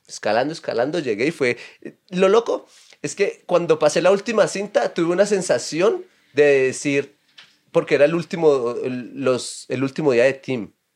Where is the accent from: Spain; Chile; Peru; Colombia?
Colombia; Salamina, Caldas; also born or lived in Cali; Yo soy de Salamina Caldas.